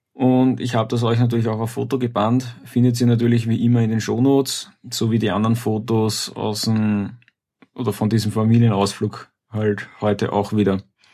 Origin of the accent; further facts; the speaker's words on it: Austria; Hochwasser war ziemlich massiv, sowohl bei uns in Österreich als auch in Deutschland.